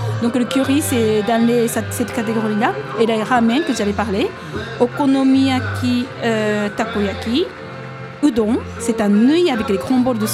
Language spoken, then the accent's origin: French; Japan; C'est pour nous japonais parce que, voilà, la façon de cuisiner. Et puis c'est un plat qui est connu pour nous Japonais, en fait.